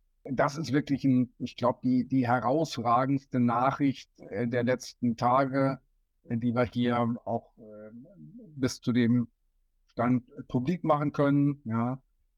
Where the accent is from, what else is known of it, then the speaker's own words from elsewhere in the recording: North Rhine-Westphalia, Germany; die aus meiner alten Heimat kommen, also eher aus der nordrhein-westfälischen Ecke